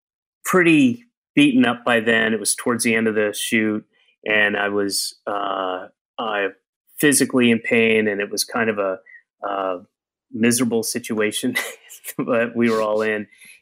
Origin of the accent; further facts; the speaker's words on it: Atlanta, Georgia, United States; also born or lived in Florida / Connecticut / New York; I was born in Atlanta. I moved a year later, and I moved almost every year until I was 9 and a half and moved back to Georgia, but lived in Florida in 3 different places, lived in Connecticut in 2 places